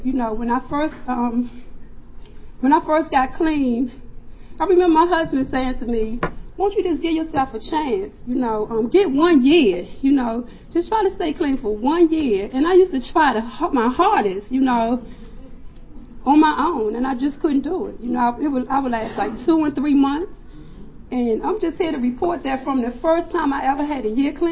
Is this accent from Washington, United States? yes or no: no; Washington, District of Columbia, United States; You know, I was born and raised in Southwest D.C., in a project in Southwest.